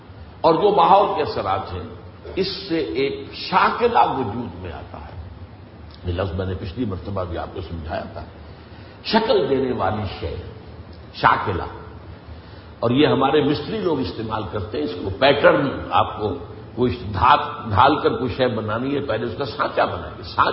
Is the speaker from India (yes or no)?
yes; India; born there; میں اگر ہندوستان میں پیدا ہوا تو میرا چوائس تو نہیں تھا،